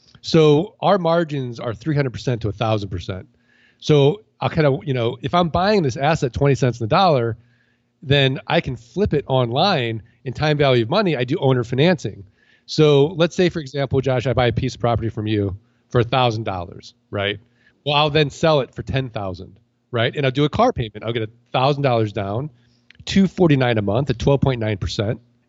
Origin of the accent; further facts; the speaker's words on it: St. Louis, Missouri, United States; So I take all that money, and I go to another auction in Arizona where I'm from. And I start – I'm from St. Louis.